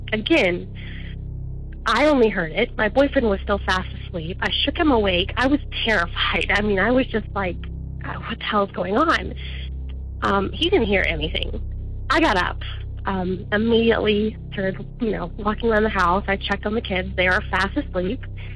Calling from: Georgia, United States; I am calling from Georgia.

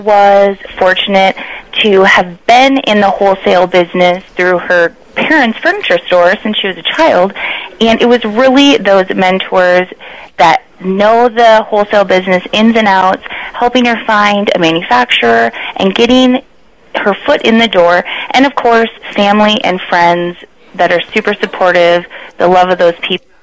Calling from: New Hampton, Iowa, United States; I am calling you from Iowa.

